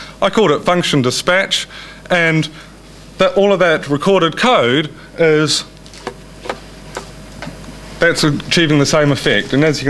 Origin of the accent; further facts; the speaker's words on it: New Zealand; I'm from New Zealand.